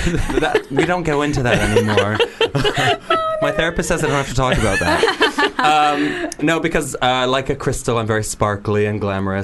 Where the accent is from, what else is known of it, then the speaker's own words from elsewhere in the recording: Canada; I'm from Canada